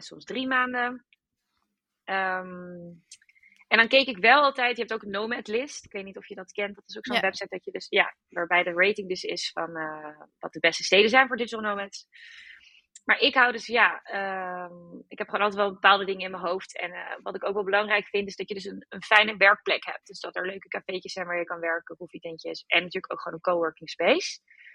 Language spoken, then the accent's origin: Dutch; Amsterdam, North Holland, Netherlands; Daar kunnen wij als Amsterdammers nog wel wat van leren.